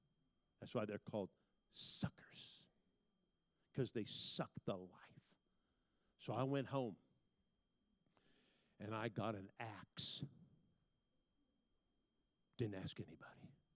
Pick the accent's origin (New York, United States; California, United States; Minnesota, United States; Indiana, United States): California, United States; I grew up in Northern California, south of San Francisco. A lot of citrus trees.